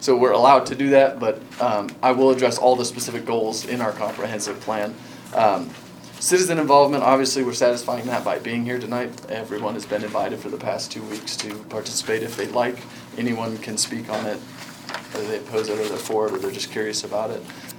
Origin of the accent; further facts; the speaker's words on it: Condon, Oregon, United States; I'm from Condon, so it's nice to be home and I get to spend the night in Condon when I come to Fossil